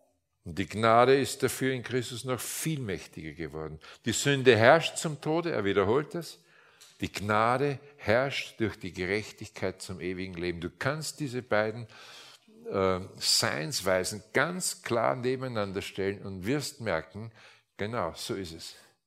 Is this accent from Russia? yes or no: no; Linz, Upper Austria, Austria; ich komme aus Linz, Linz an der Donau. Das war eine Stadt, die hat jahrzehntelang mieseste Umweltwerte gehabt.